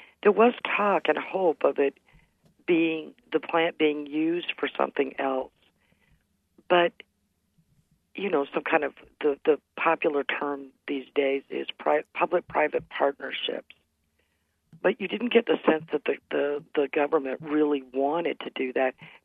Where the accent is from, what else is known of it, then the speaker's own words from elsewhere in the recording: Texas, United States; now in Minnesota, United States; I'm originally from Texas where, you know, it's pretty much, you know, sink or swim on your own.